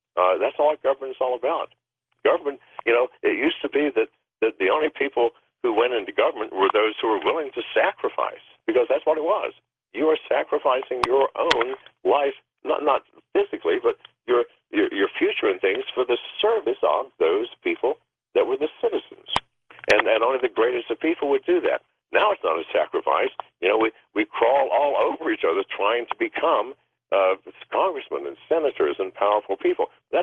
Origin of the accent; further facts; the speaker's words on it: United States; moved away as an adult; I love America. I am an American.